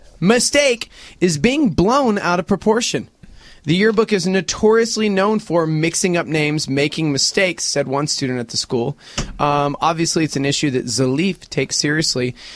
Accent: Texas, United States; I'm from Texas.

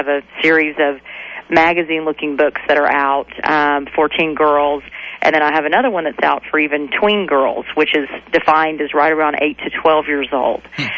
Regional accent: Austin, Texas, United States; I held one event in Austin, Texas. That's my hometown here.

